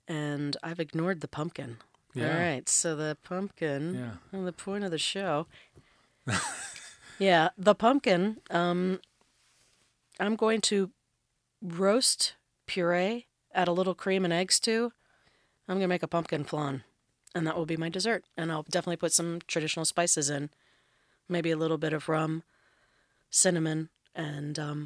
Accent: Indiana, United States; I'm from Indiana, part of my life. We talk fast.

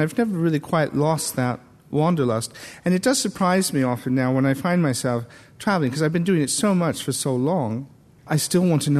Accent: Iowa, United States; I think a lot of it is to do with growing up in Iowa, particularly in the 50s.

